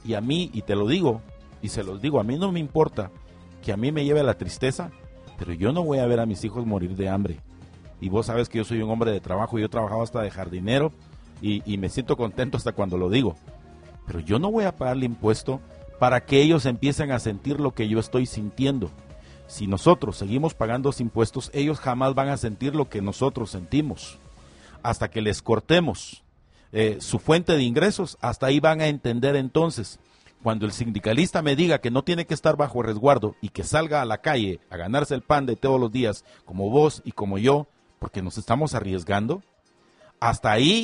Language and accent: Spanish; Mexico; como tu servidor, como este mexicano